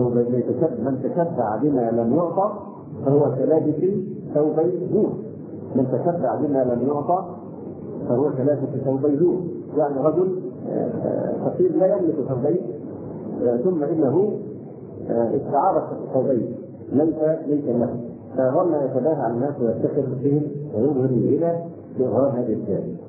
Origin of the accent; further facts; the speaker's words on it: Egypt; عندنا في مصر تقاليدنا للاسف الشديد